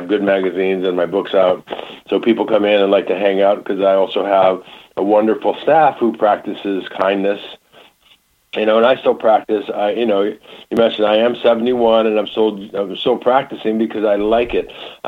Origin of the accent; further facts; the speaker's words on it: Michigan, United States; I grew up in Michigan, so I know about the Flint and the wonderful nature of the Michiganders.